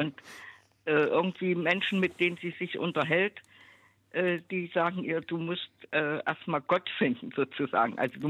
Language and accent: German; Jena, Thuringia, Germany; Also ich komme aus Jena, also auch DDR, bin 74 Jahre alt, schon ein bisschen, ein halbes Jahr schon drüber